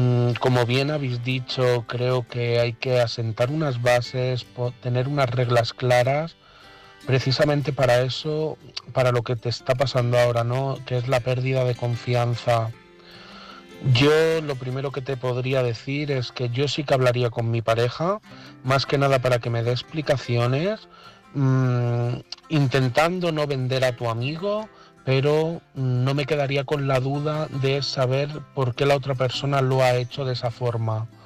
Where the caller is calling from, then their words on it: Madrid, Community of Madrid, Spain; de Madrid